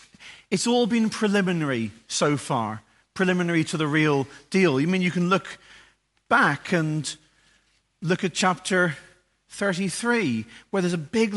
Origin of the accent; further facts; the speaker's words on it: Northern Ireland, United Kingdom; growing up in Northern Ireland, most of our relatives lived within 45 minutes' drive of our house.